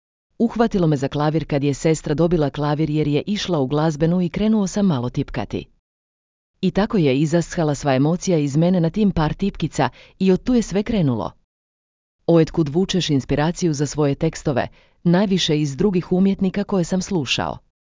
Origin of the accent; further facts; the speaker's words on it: Karlovac, Karlovac County, Croatia; Dolazim iz Karlovca. Cijeli život sam ovdje u Karlovcu većinom.